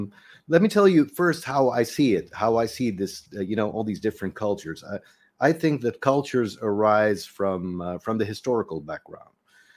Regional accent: Netherlands; I'm Palestinian, born and raised in the Netherlands, and that's why I have, you know, I'm very much in touch with Western culture, even though I'm also very, very much in touch with Palestinian culture.

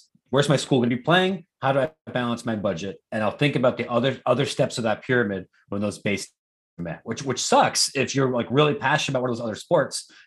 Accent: Columbus, Ohio, United States; now in Chicago, United States; I live in Chicago. I'm from Columbus.

